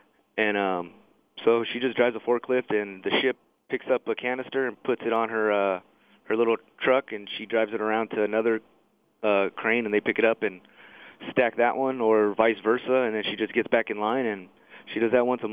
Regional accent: Fontana, California, United States; also born or lived in San Gabriel; We moved to Fontana when I was three.

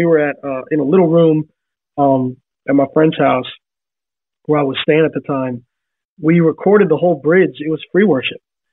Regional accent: Tampa, Florida, United States; now in Nashville, United States; I'm from Tampa

